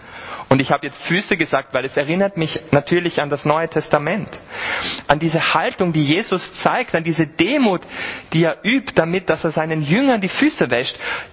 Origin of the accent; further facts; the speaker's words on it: Vienna, Austria; born there; ich bin aus Österreich ursprünglich, aus Wien, in Wien geboren.